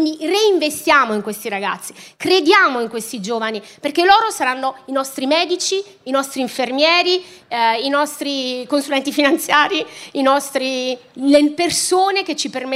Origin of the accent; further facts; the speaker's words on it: Apulia, Italy; moved away as an adult; now in Milan, Italy; io sono una pugliese, no? Che è venuta a studiare a Milano, poi sono andata fuori, poi sono tornata a Milano.